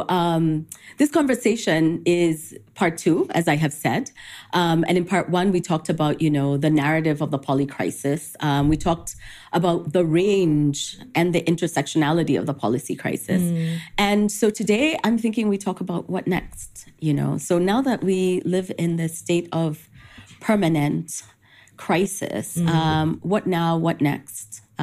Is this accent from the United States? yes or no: no; Kenya; So I'm also a Kenyan feminist.